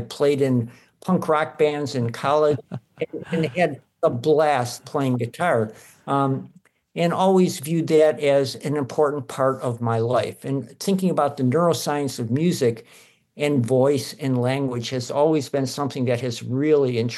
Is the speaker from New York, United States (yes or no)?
no; Detroit, Michigan, United States; So I grew up in Detroit, Michigan, in the city, and my dad was an electrician, worked for General Electric and Chrysler in the factories there.